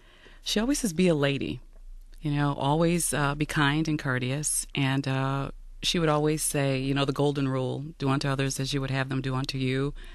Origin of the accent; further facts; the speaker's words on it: Detroit, Michigan, United States; And I enjoyed growing up in Detroit. It's a lot of fun.